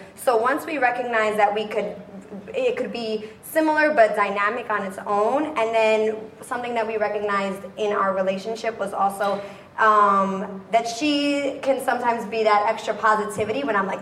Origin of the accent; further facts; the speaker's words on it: New York, United States; also born or lived in New Jersey; I'm Puerto Rican from New York, New Jersey.